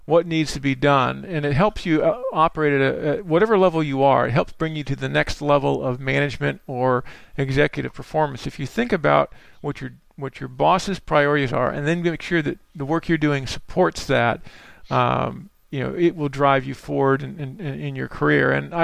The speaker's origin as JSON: {"language": "English", "town": "Washington", "region": "District of Columbia", "country": "United States", "tie": "born there", "said": "I was born in Washington, D.C. in the United States, and my father took me as a young boy to the cherry blossom season there."}